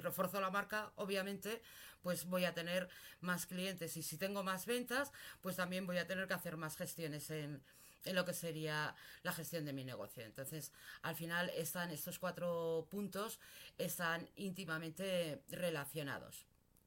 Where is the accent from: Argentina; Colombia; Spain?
Spain; Pamplona, Navarre; soy de Pamplona.